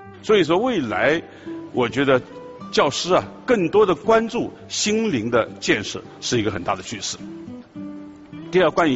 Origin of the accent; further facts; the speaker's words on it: China; 大家都知道教育啊，一直是我们中国人心中的焦点